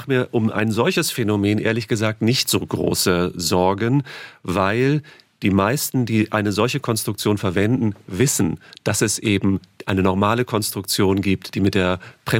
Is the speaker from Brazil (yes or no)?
no; Germany; sondern ich sage, so und so heiße ich bin Deutscher und so möchte ich angesprochen werden.